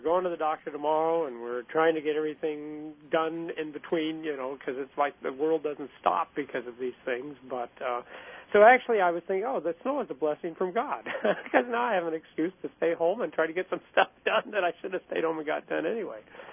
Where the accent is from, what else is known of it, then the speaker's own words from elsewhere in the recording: Illinois, United States; I'm from Southern Illinois.